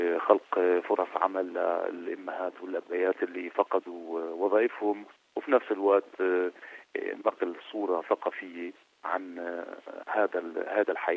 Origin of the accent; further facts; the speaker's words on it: Palestine; وانا اعطيك عن تجربة بسيطة، انه الكل كان يستغرب حتى بسفري انا يعني كفلسطيني لأمريكا